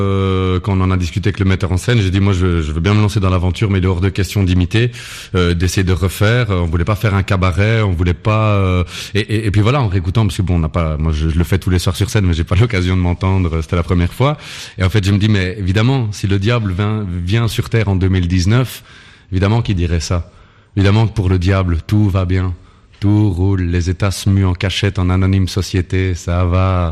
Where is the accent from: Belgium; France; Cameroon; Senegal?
Belgium; parce que nous, on est belges, on n'est pas du tout dans, on n'a pas reçu une tradition de l'académie de la langue française